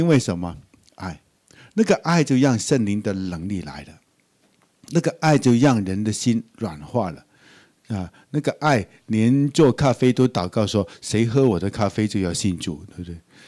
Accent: Taiwan; 我是中国人呢、啊，不是，我是台湾人呢、啊。

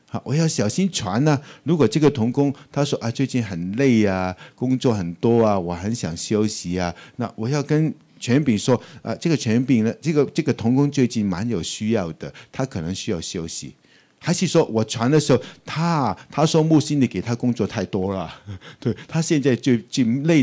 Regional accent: Hong Kong; 怎么可能是我一个香港人呢？

